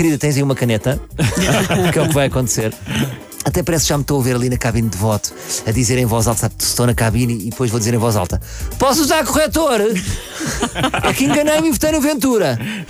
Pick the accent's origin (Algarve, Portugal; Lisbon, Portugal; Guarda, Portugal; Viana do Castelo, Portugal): Lisbon, Portugal; Cada conselho tem uma mesa de voto e eu, como lisboeta, vou no próximo domingo, dia 15, votar à cidade universitária.